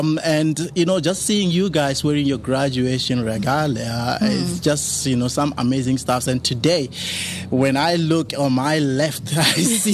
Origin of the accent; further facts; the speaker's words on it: Malamulele, Limpopo, South Africa; And I can also say I was born near the Kruger National Park as well, because I'm from Malamlele.